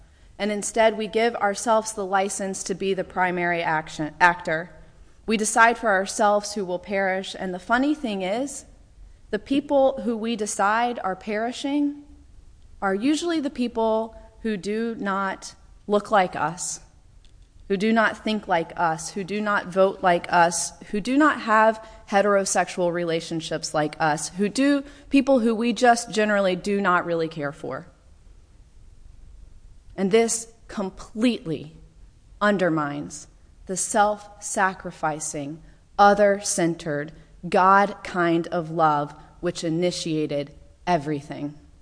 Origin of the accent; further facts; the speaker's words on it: North Carolina, United States; as a young girl growing up in Western North Carolina, the threat of perishing was enough to get me to pray the prayer of salvation with my dog